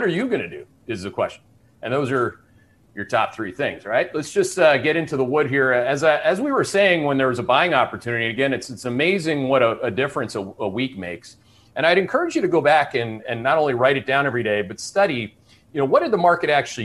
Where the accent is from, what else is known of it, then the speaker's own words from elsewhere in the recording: Canada; accent: Canadian; Are you noticing what I'm calling out before I call it out in my Canadian accent?